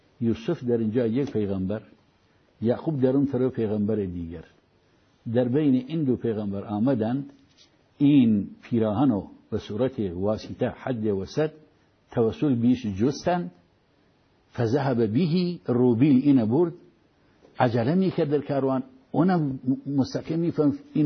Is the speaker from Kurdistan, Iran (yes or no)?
yes; Kurdistan, Iran; ما این دو نفر اهل سنت و جماعتیم و بله اهل کردستانیم